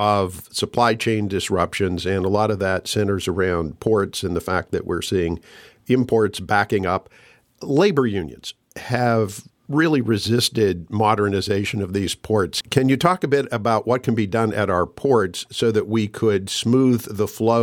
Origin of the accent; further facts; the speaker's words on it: Pennsylvania, United States; Let's start out with Pennsylvania, my home state